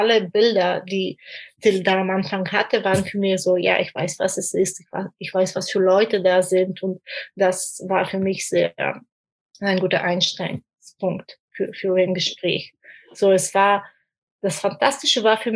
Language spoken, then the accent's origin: German; Moscow, Russia; ich bin halb russisch, halb bulgarisch und ich habe sehr lange als Kind in Moskau gewohnt, so genauso in einem Plattenbau